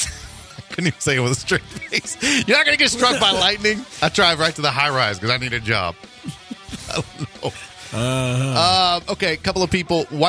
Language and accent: English; Houston, Texas, United States; I'm from Houston